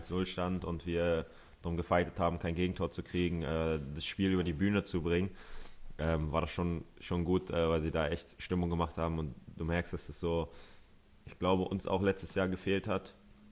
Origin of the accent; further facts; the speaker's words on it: Northern Germany, Germany; Und dann als Norddeutscher muss man dann ja auch mal für Bremen sein.